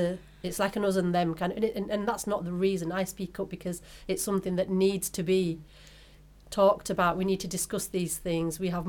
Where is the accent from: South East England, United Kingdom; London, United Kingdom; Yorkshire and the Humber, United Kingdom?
Yorkshire and the Humber, United Kingdom; Bradford; I didn't see any females growing up in Bradford when we used to have the beat bobbies.